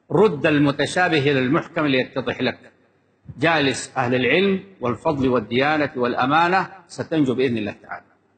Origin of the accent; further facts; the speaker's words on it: Sudan; accent: Sudanese; الشيخ الغديان ده بلهجتنا احنا السودانية بخطك في وضعك المناسب لك طوالي.